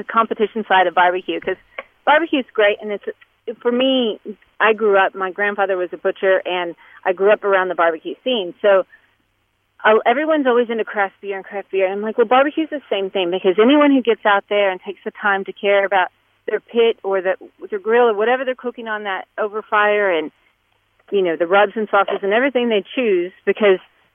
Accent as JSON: {"language": "English", "region": "Texas", "country": "United States", "said": "I'm originally from Texas, and my husband and I go back to Texas"}